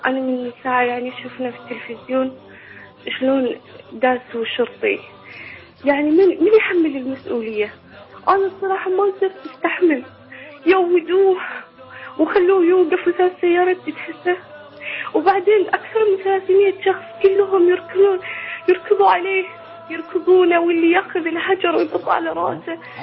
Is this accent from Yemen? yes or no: yes; Yemen; now in Bahrain; أنا يمنية متزوجة بحريني، بس يعني إحنا خلاص حزينا بلادنا ويينا البحرين، خلاص ناكل من خيرها.